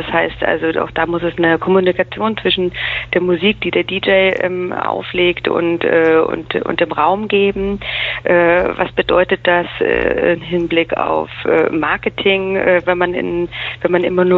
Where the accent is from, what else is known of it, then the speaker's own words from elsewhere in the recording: Munich, Bavaria, Germany; moved away as an adult; now in Berlin, Germany; Ich bin aufgewachsen, geboren und aufgewachsen in München, in Bayern, und bin nach dem Abitur zum Studieren nach Berlin gegangen, beziehungsweise ich habe in Berlin gelebt und in Potsdam habe ich Kulturarbeit studiert.